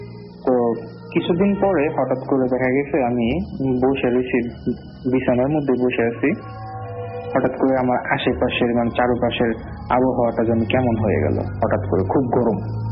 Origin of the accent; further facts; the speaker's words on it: Dhaka, Dhaka Division, Bangladesh; আমরা বিদেশের লোক, আমরা ঢাকার লোক, এখানে আসছি নোয়াখালীতে